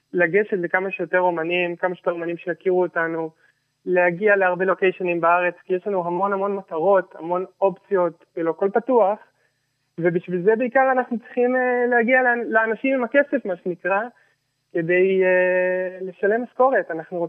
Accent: Ramat HaSharon, Tel Aviv District, Israel; אני גדלתי פה ברמת השרון, שזה כזה במטר מתל אביב

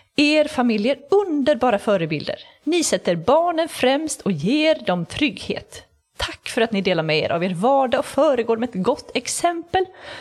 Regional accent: Gotland, Sweden; Och så är jag uppvuxen på Gotland.

